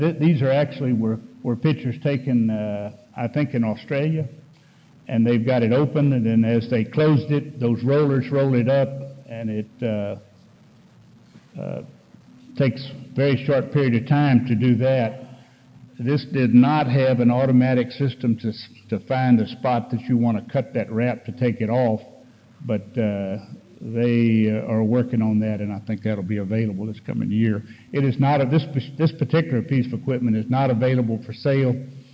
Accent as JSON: {"language": "English", "town": "Edroy", "region": "Texas", "country": "United States", "said": "Like I said, I'm from Edroy, right outside of Corpus Christi"}